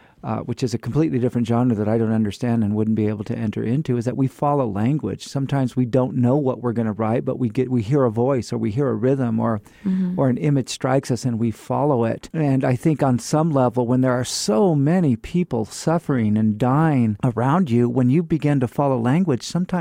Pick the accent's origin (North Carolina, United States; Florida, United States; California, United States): California, United States; moved away as an adult; now in Texas, United States; And I'm from California, but I moved here in the year 2000 to teach here at the University of Texas.